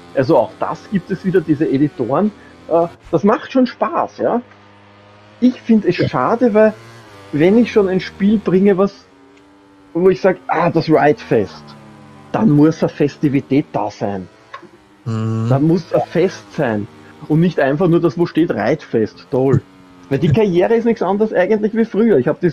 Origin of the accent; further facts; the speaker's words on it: Austria; Stört mich als Österreicher nicht, ja.